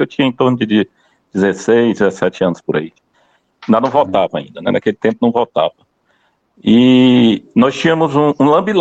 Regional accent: Piauí, Brazil; Eu sou natural do Piauí. Eu sou natural do Piauí.

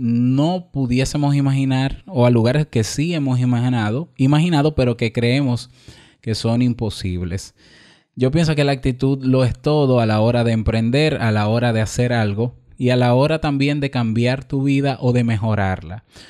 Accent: Dominican Republic; en mi país, República Dominicana

